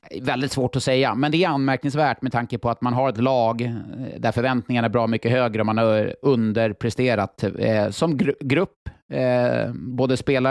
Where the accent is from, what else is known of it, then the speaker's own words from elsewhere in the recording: Huddinge, Stockholm County, Sweden; vi är båda uppvuxna i Huddinge